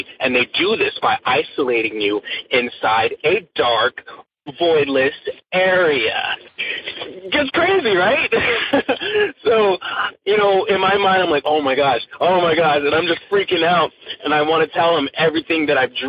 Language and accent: English; Atlanta, Georgia, United States; also born or lived in Colorado; I was living in Atlanta, Georgia. Me and my mother, I was born in Colorado. Eventually, my mom wanted to move from Colorado, so we moved to Georgia to be closer to her mother, my grandmother.